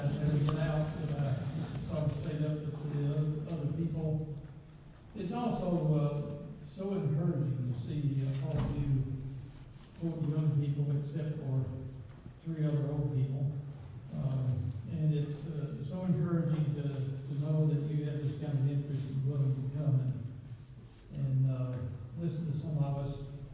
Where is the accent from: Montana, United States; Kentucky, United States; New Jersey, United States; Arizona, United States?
Kentucky, United States; accent: Kentucky; Obviously, from my speech pattern, I'm from Kentucky. Sorry about that, guys.